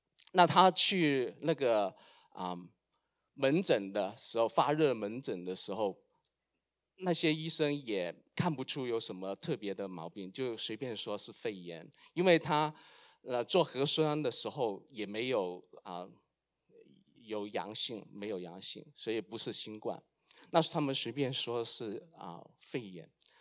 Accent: Guangzhou, Guangdong, China; 我们有条珠江啊，我在广州长大。

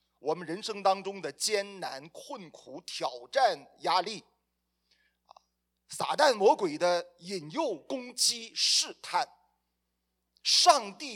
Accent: China; 你知道作为一个中国人呢，我们很自然就想起来了兵法

